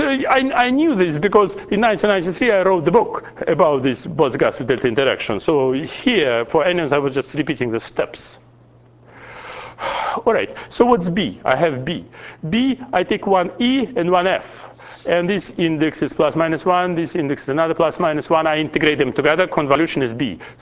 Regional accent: Russia; English is a second language; When I grew up in Russia, we were studying this theory of classical completely integrable differential equation.

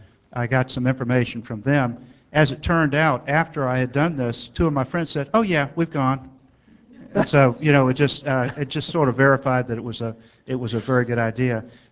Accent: Durham, North Carolina, United States; I'm from Durham, North Carolina

